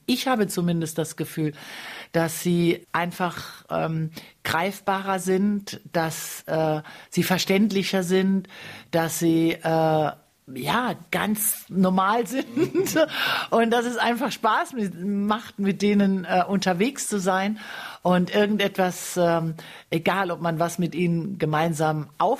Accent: Saarland, Germany; das Besondere für mich am Saarland ist, es ist meine Heimat. Hier wohnen alle meine Verwandten und alle Menschen, mit denen ich groß geworden sind

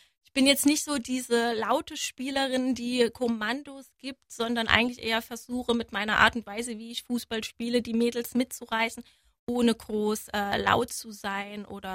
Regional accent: Zweibrücken, Rhineland-Palatinate, Germany; ich bin ja ein Pfälzermädchen, keine Saarländerin. Ich bin Pfälzerin, komme aus Zweibrücken

